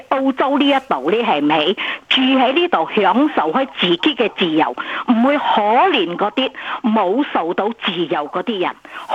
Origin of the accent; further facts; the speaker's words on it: Malaysia; now in Australia; 我係馬來西亞人，我媽咪都馬來出世，我阿爺咧係由佢嘅國家咧受難追害而走去馬來西亞逃難嘅，所以咧我而家嚟到澳洲咧生活幾十年咧，而家都老咗退休